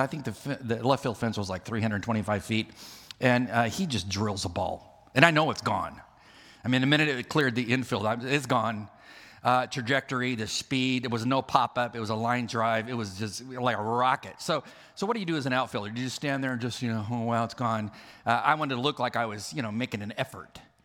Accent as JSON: {"language": "English", "region": "California", "country": "United States", "said": "I'm from California, so my dad was a major Dodger fanatic."}